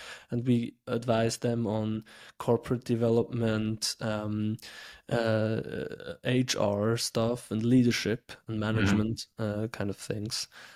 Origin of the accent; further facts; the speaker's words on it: Biel, Bern, Switzerland; I'm from Biel. This is actually where I live. This is my home office. Biel is around 1 hour from Zurich